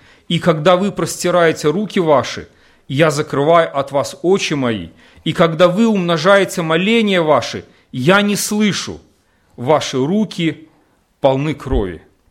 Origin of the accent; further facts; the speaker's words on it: Belarus; ну, мы белорусы